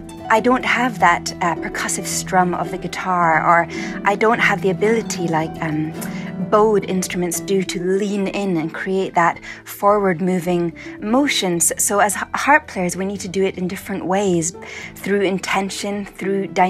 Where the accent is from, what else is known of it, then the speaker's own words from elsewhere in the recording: Edinburgh, Scotland, United Kingdom; I grew up in Edinburgh, Scotland. My father's Scottish, but my mother's Irish from Tipperary